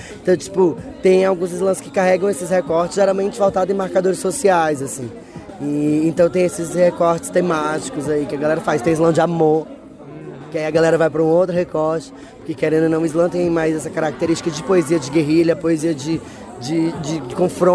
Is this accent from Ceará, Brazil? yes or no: yes; Ceará, Brazil; Eu venho dos estados que mais mata pessoas como eu, inclusive eu venho do Ceará